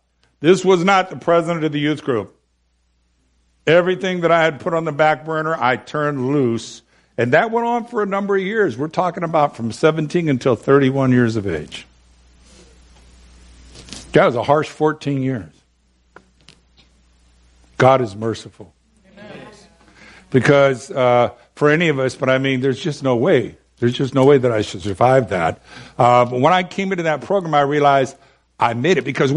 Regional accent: Bellingham, Washington, United States; when I came down out of Bellingham, my hometown, into Seattle

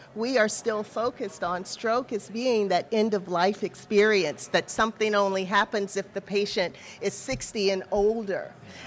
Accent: South Carolina, United States; And then in my home state of South Carolina

